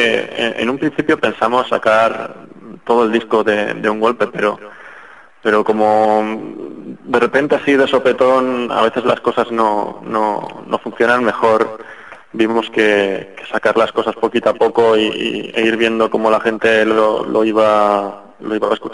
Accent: Valencia, Valencian Community, Spain; yo por ejemplo soy de Valencia, es decir, estoy a 60 kilómetros de Gandía

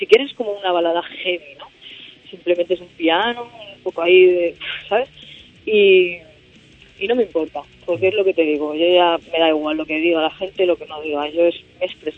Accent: Spain; Entonces le hago como un guiño a mi país. De hecho, como la cover me la hicieron los franceses, me la hicieron unos chavales franceses, me dijeron, oye … te hemos puesto un poco de amarillo y rojo porque es la bandera de España.

